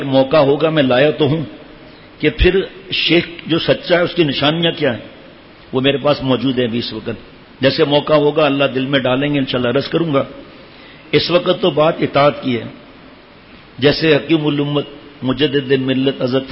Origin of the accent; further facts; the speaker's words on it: Karachi, Sindh, Pakistan; born there; ہم اب میں تو پیدائش تو کراچی کی لیکن ہیں تو ہم گاؤں والے